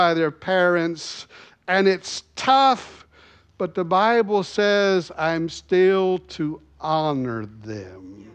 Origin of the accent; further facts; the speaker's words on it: Tennessee, United States; Where I come from, I was born in Tennessee, I had to say, yes, sir, no, sir, yes, ma'am, no, ma'am.